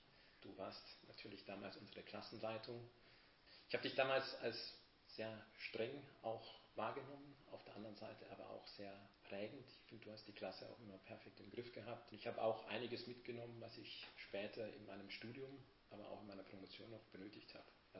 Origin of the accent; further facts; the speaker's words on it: Miltach, Bavaria, Germany; Das erste Mal auch weg zu sein aus meinem Heimatort, also aus Miltach.